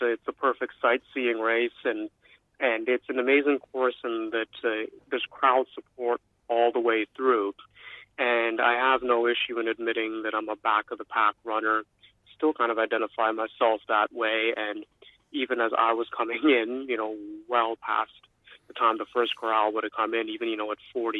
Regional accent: Toronto, Ontario, Canada; I'm from Toronto, and I think we know what Torontonians might think about going to a place like Regina

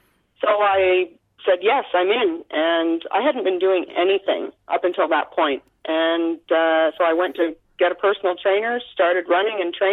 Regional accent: Picton, Ontario, Canada; It's my hometown, so I wanted to make sure I got there.

